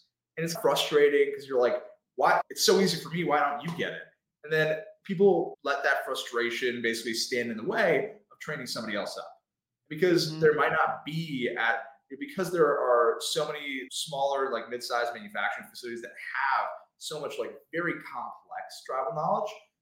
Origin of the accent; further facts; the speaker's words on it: Oceanside, New York, United States; So I'm from Long Island originally. I'm from this town called Oceanside. It's on the south shore of Long Island.